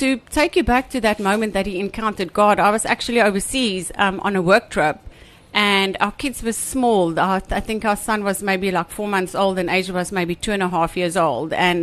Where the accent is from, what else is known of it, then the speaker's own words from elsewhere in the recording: Free State, South Africa; I grew up dancing in the Free State